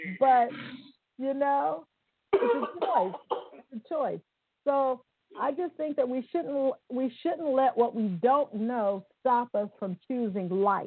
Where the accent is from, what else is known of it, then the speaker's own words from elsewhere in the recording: Midwest, United States; I'm from the Midwest. I ain't no salad chick.